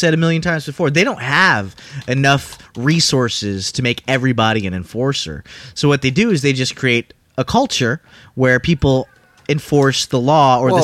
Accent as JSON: {"language": "English", "town": "Houston", "region": "Texas", "country": "United States", "tie": "born or raised there", "said": "Well, that's kind of what Houston's like. I grew up in Houston, and it's pretty sticky and hot."}